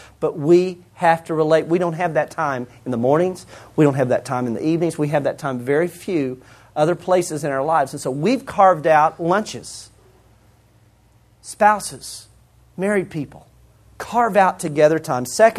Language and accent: English; Canyon, United States; I grew up in Canyon.